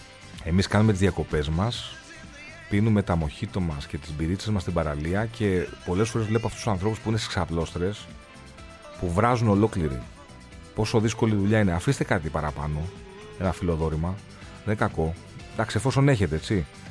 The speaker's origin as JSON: {"language": "Greek", "town": "Corfu", "region": "Ionian Islands", "country": "Greece", "said": "εγώ επειδή είμαι και από την Κέρκυρα, νομίζω εμφανώς έδειξα και μια αδυναμία στο νησί."}